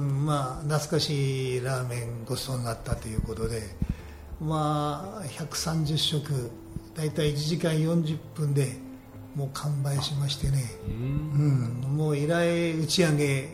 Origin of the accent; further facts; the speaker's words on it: Shinjuku, Tokyo, Japan; also born or lived in Miyakejima; 奈良派生まれで東京新宿育ち